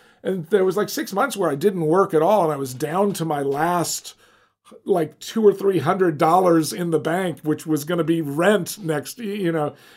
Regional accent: Alabama, United States; At 12 years old, I was doing all the juried art shows in the Deep South. I grew up in Alabama.

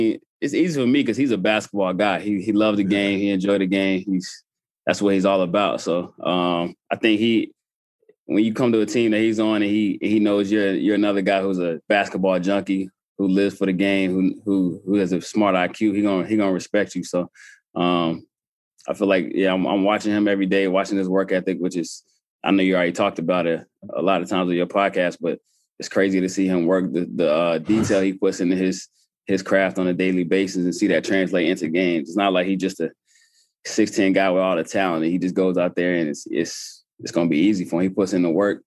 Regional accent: Charlotte, North Carolina, United States; Yeah, we grew up in Tobacco Row right up the street in Charlotte.

